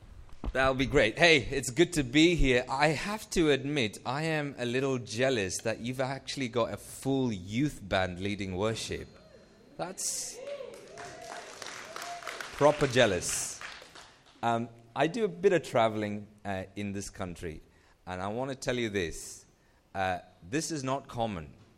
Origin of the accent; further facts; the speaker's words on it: Nigeria; born there; I was born in Nigeria. That's where my parents worked when I was born.